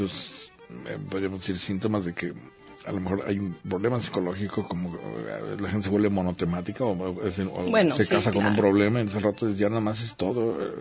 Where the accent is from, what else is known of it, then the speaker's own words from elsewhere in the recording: Mexico; todos tienen las mismas características comunes, ¿no? Como mexicanos, en fin, ciertos estratos sociales, a que pertenecemos de clases medias generalmente